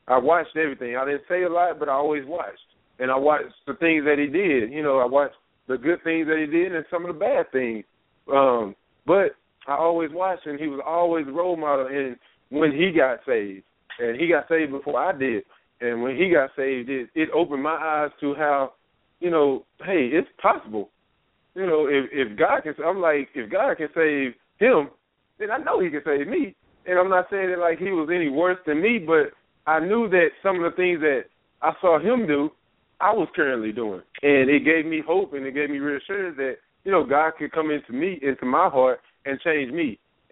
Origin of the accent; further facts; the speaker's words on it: Texas, United States; we're both from the Big East, from Eastern Texas, for all y'all don't know